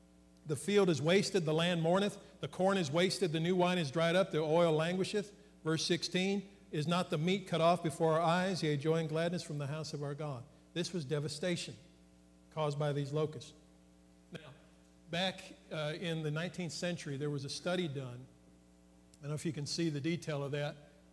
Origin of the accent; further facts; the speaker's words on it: Illinois, United States; And in the wintertime, I grew up in Illinois.